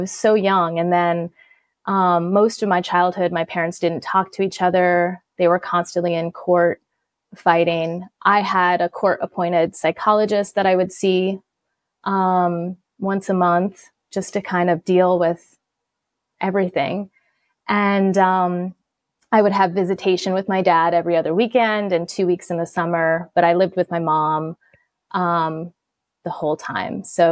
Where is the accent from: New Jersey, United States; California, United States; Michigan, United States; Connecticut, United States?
Connecticut, United States; I'm originally from Connecticut.